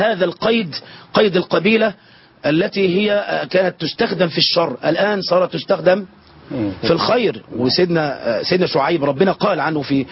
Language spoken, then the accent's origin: Arabic; Egypt; now in Sinai, Egypt; أولا أنا أعيش في سيناء منذ 17 سنة وأنا لست من أهل سيناء.